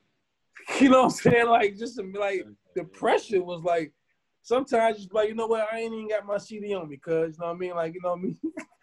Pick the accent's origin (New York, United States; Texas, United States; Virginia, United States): Virginia, United States; I'm from Virginia, we're like a melting pot, you know, really military driven.